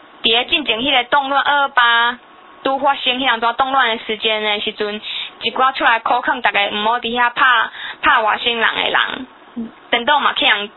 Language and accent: Chinese; Taiwan; 可是就是我们台湾人有组成一个228事件处理委员会